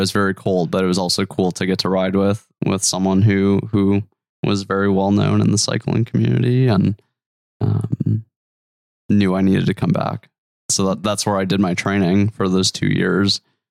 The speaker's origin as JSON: {"language": "English", "region": "Wisconsin", "country": "United States", "tie": "born or raised there", "lives_now": "Virginia, United States", "said": "And growing up in Wisconsin, we did not have the types of rocks to ride on that are out here in Virginia."}